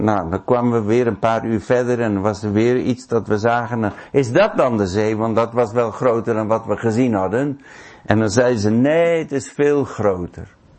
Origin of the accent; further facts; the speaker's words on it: Pretoria, Gauteng, South Africa; wij zijn opgegroeid, geboren en getogen in Zuid-Afrika. En wij woonden in Pretoria, als kind ben ik daar opgegroeid.